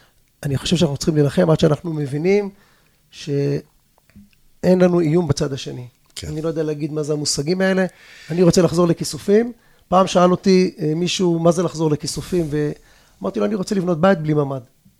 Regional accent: Yakhini, Southern District, Israel; now in Kisufim, Israel; אני חיה בעוטף, אני חי בעוטף, אני כל החיים שלי, מושב יחיני, אני נולדתי במושב יחיני, למרות שב-20 שנה האחרונות אני גר בכיסופים, אבל כן, העוטף זה הבית שלי, הדרום זה הבית שלי

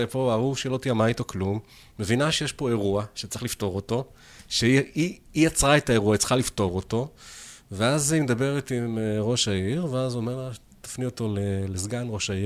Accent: Kiryat Ata, Haifa District, Israel; בתור ילד, בן 12, תלמיד בית ספר יסודי בקריית אתא

